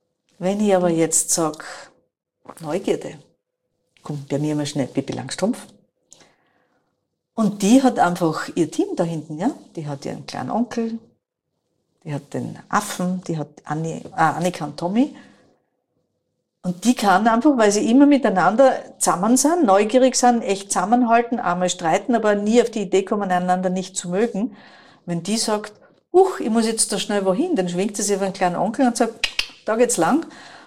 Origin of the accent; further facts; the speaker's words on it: Styria, Austria; Wir sind aus der Südoststeiermark, wir sagen, das ist beim Machen so geworden.